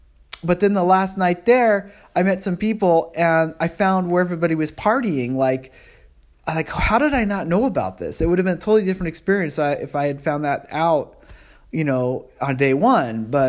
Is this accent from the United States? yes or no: yes; United States; I'm an American, and probably they think money.